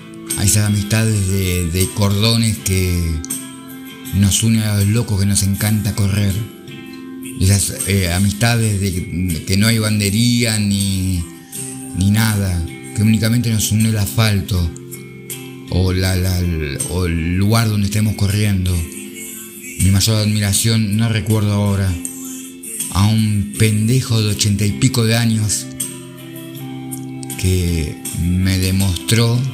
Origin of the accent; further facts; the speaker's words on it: Argentina; born there; obviamente Argentina, mi país natal